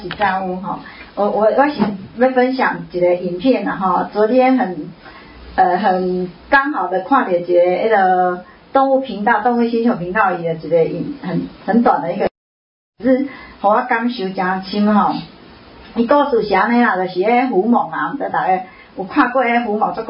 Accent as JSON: {"language": "Chinese", "country": "Taiwan", "said": "就是现在就是要我们台湾人哈来做一个觉醒"}